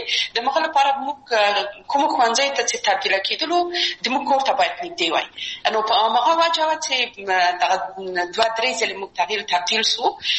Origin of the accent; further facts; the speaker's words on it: Kabul, Afghanistan; زه اصلا د میدان وردګ ولایت یم او په کابل کې بیا زیږیدلی یم. په کابل کې زیږیدلی یم، په کابل کې لویه سوم، په کابل کې مې درسونه وویل